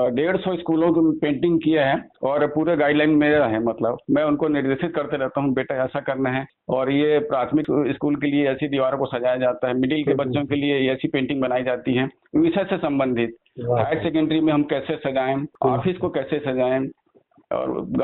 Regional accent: Madhya Pradesh, India; born there; मेरा जन्म सतपुड़ा की वादियों में हुआ है, समझ लीजिए।

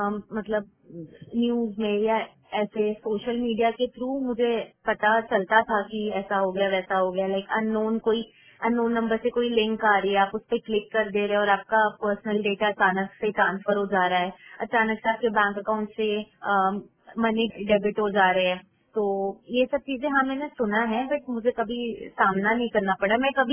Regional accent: Bilaspur, India; और मैं बिलासपुर की निवासी हूँ।

